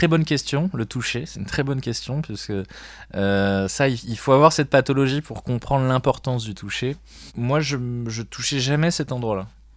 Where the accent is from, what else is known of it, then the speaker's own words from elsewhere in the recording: Paris, Île-de-France, France; Je suis originaire de Paris.